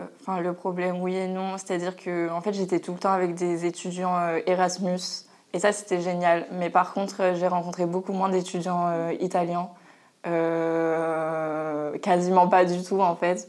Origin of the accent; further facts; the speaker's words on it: Normandy, France; Moi, je viens de Normandie, je ne suis pas du tout de Grenoble.